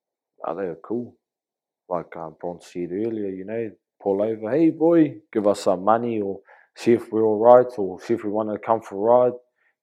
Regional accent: Wairoa, Hawke's Bay, New Zealand; Nō te Wairo ahau. Born and bred in Wairo, yep.

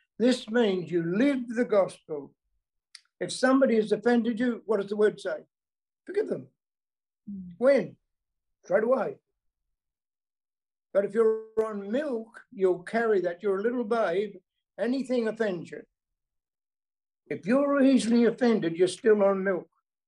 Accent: Bunbury, Western Australia, Australia; Hello, everyone. … from Bunbury, WA, praising God.

